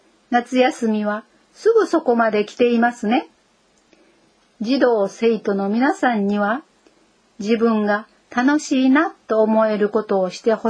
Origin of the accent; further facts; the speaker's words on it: Long Island, New York, United States; Japanese is a second language; moved away as an adult; now in Japan; ニューヨーク州ロングアイランドの出身です。私の故郷はニューヨーク市から電車で1時間のところにあります。